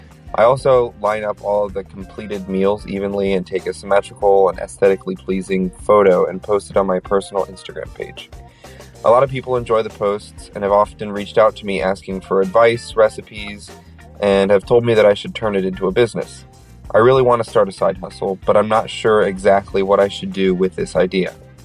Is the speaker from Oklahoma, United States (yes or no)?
no; Santa Barbara, California, United States; I'm from Santa Barbara, California.